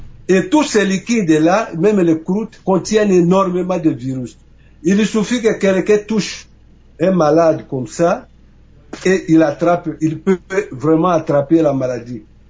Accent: DR Congo; chez nous en République démocratique du Congo.

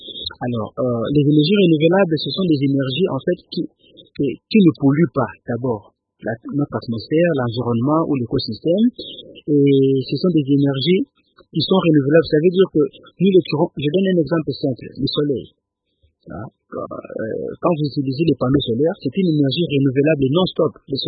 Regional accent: Sankuru, DR Congo; also born or lived in Lubumbashi; très tôt, je suis reparti chez moi, au Sankoro, à l'école primaire déjà. On nous a renvoyés par les parents. Nous sommes allés étudier au Sankoro, à Tumbe.

